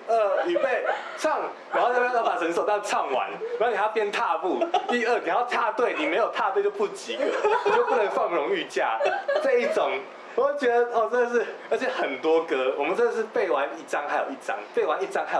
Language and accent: Chinese; Taipei, Taiwan; 因为我是台北人嘛。